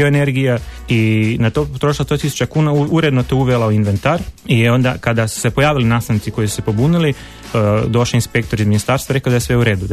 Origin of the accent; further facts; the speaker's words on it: Međimurje County, Croatia; to se desilo od svih škola baš u onoj kojoj sam ja išao kao klinac u Međimurju.